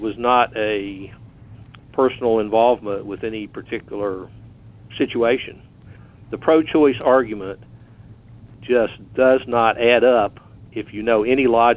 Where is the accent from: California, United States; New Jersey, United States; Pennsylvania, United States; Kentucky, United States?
New Jersey, United States; Princeton; born there; also born or lived in Danville, Virginia / Greensboro, North Carolina; now in Apex, United States; Born in Princeton, New Jersey, lived in Danville, Virginia, Greensboro, northern New Jersey. But what brought me to North Carolina was the Marine Corps, Camp Lejeune.